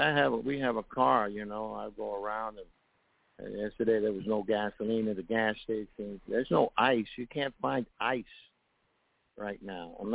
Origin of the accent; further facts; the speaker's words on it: United States; As an American, I feel sad that this is happening today.